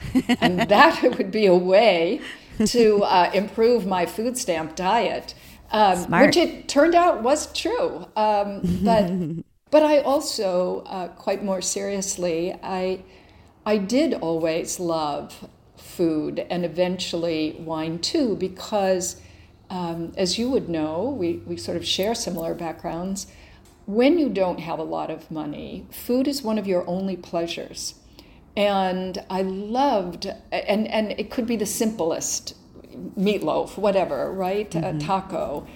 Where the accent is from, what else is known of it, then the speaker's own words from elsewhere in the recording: Reno, Nevada, United States; also born or lived in Boston; I grew up in, I was born in Boston and spent maybe 10 years there, and then grew up way out in the Nevada desert outside of Reno.